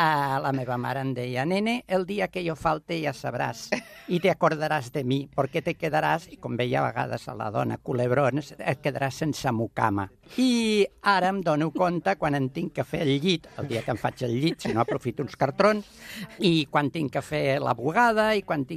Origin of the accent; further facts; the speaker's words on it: Barcelona, Catalonia, Spain; born there; Jo vaig néixer a Barcelona, el 1950